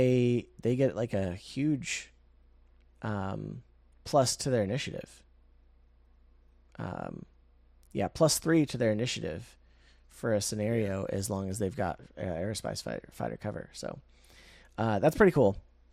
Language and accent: English; United States; I don't care how it's said. I'm an American. I say Riposte.